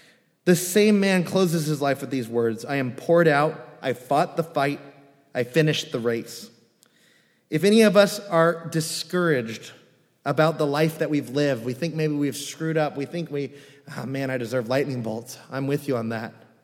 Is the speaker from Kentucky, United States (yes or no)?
no; California, United States; You know, I grew up in California, and on each of our fountains are what?